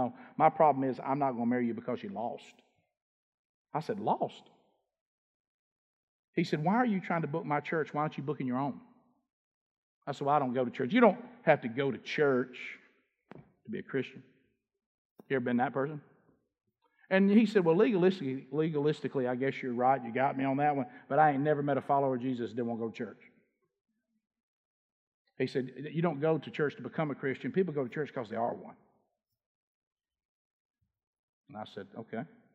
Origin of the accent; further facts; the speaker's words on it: Alabama, United States; So I found a Bible, because I'm from Alabama.